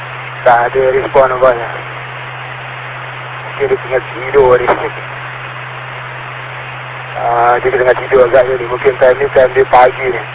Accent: Peninsular Malaysia, Malaysia; We are from West Malaysia.

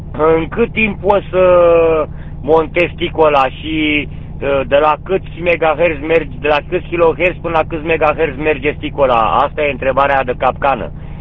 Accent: Muntenia, Romania; acolo la noi, în Muntenia nu e munte, e câmpie. Asta e, din Muntenia, de unde sunt eu, din Muntenia, că Muntenia e mare.

